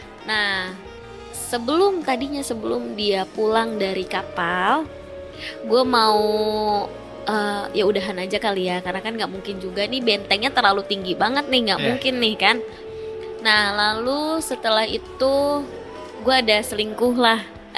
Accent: West Java, Indonesia; Gue Sunda.

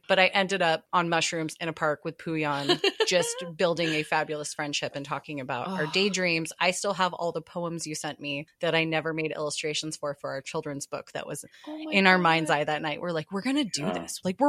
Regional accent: Portland, United States; And then meet them and be like, I'm from Portland.

